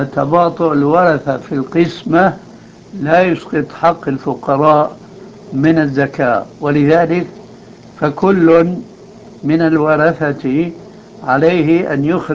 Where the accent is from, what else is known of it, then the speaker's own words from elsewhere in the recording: Syria; يعني كما يقال في بعض الأمثال عندنا في سوريا